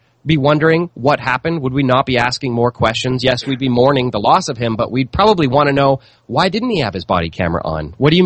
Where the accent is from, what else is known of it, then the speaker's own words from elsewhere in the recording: St. Louis, Missouri, United States; I live near St. Louis, and I grew up in St. Louis. So I have a lot of people that are friends of mine there that live in St. Louis still